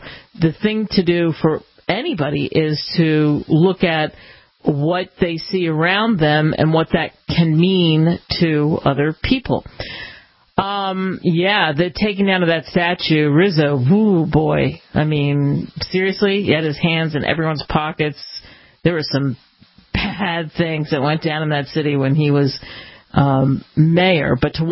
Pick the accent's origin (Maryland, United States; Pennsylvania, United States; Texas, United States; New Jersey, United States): Pennsylvania, United States; Philadelphia; I grew up in Philly, too.